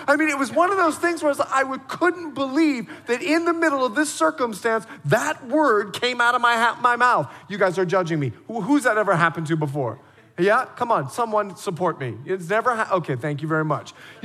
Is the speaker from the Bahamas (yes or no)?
yes; Bahamas; I remember when I was building my house in Montana, we lived there for a few years. Now, I'm from the Bahamas. We lived there for a few years and we left.